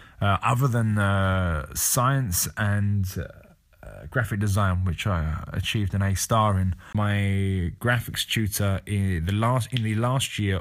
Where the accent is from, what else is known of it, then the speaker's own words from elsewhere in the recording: Hartley, South East England, United Kingdom; I'm 26 years old, and as I said, I'm from Kent, from a little village called Hartley.